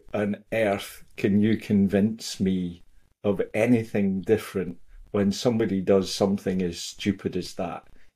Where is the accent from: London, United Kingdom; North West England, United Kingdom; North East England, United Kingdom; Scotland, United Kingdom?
Scotland, United Kingdom; also born or lived in Africa / Netherlands / Middle East; I've actually just returned, as some may tell by my accent, to Scotland after 14 years of not living here. So I've lived in Africa for a while. I lived in the Netherlands for a few years